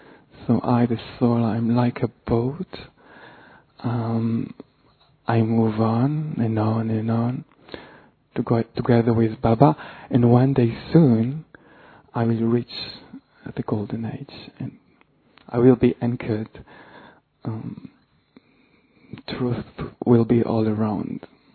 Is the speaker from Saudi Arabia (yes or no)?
no; Israel; I'm from Israel.